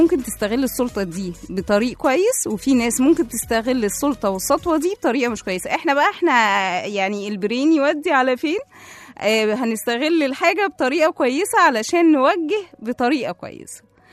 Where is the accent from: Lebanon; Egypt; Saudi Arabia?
Egypt; حقيقي حدث كلنا كمصريين المفروض نفخر بيه ونحس باعتزاز كده بمصريتنا